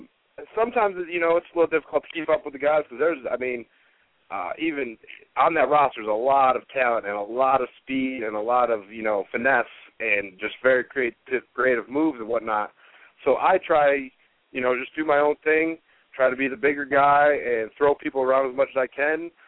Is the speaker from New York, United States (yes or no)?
yes; Rochester, New York, United States; I'm from Rochester, New York, and this is where I learned, and this is where I've kind of perfected my craft.